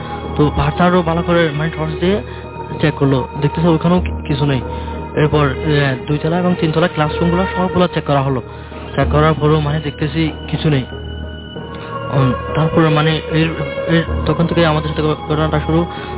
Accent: Cox's Bazar, Chittagong Division, Bangladesh; now in Gazipur, Bangladesh; আমি আসছি গাজীপুর থেকে। আমার হোম টাউন হচ্ছে কক্সবাজার

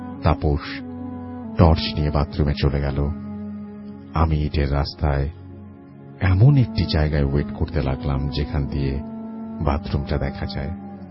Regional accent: Bagerhat, Khulna Division, Bangladesh; now in Khulna, Bangladesh; আমি আমার বাড়ি বাগেরহাট এবং পড়াশোনার জন্য খুলনায় থাকি। খুলনায় একটি কলেজে অনার্স সেকেন্ড ইয়ারের স্টুডেন্ট আমি।

